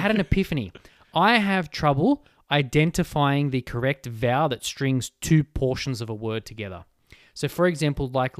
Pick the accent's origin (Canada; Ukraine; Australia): Australia; accent: Australian; Excuse my Aussie accent.